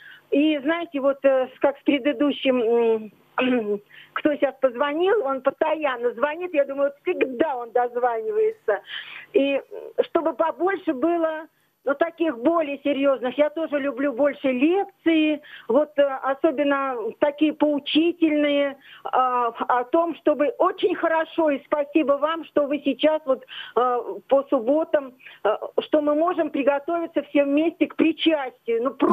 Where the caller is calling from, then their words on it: Vladimir Oblast, Russia; я из Владимирской области.